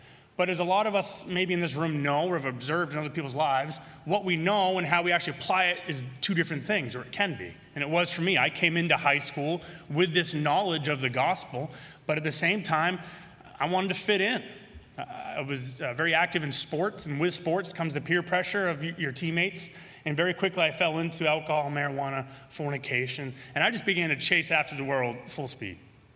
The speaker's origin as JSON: {"language": "English", "town": "Bangor", "region": "Maine", "country": "United States", "tie": "born or raised there", "said": "I was born in Bangor, Maine. Growing up, one of four boys, two sets of twins, I was the youngest."}